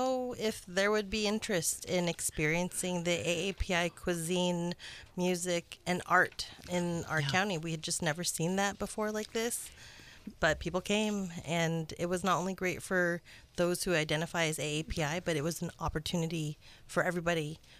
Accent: United States; so I was raised here in the States, but my family is from Taiwan.

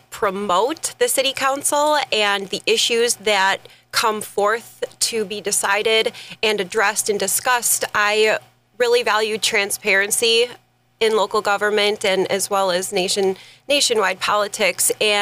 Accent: Fox Cities, Wisconsin, United States; now in Fond du Lac, United States; I didn't grow up in Fond du Lac. I moved here about 2 years ago. And as you said, I grew up in the Fox Cities.

